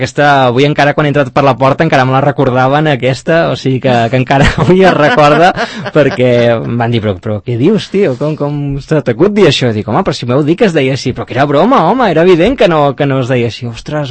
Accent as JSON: {"language": "Catalan", "town": "Navarcles", "region": "Catalonia", "country": "Spain", "said": "Jo sóc de Navarcles, un poblet al costat de Manresa, allà al Bages"}